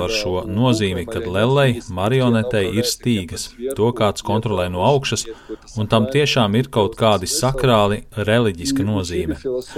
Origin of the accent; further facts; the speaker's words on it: Kharkiv, Kharkiv Oblast, Ukraine; Harkivas pilsētā, no kurienes es nāku, ir leļu teātris, valsts lielais leļu teātris